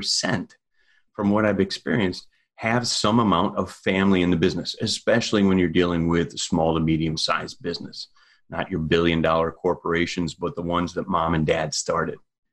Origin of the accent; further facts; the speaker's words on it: Minnesota, United States; accent: Midwestern Minnesota; Now, you may pick up on my Midwestern Minnesota accent.